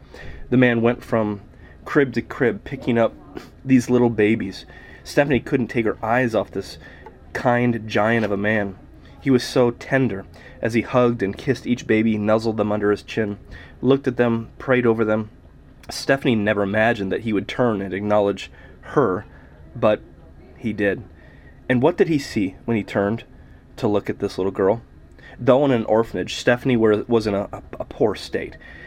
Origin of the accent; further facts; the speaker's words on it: Atlantic, Iowa, United States; I'll tell you a little bit about me. I'm from Atlantic, Iowa.